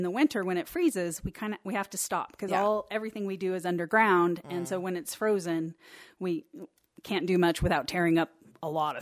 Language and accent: English; Sandpoint, Idaho, United States; So I grew up here in Sandpoint. I've lived here most of my life.